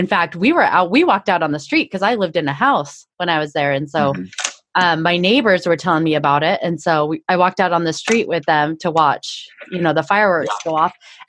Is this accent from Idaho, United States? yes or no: yes; Idaho, United States; You know, growing up in Idaho, it was cold. There was snow.